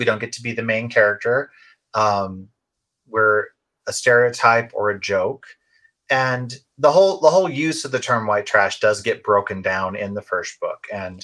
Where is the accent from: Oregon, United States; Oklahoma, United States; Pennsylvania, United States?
Oklahoma, United States; Guthrie; I'm from Guthrie, Oklahoma, like Adam Binder, my main character. I grew up in a trailer in the woods outside of Guthrie.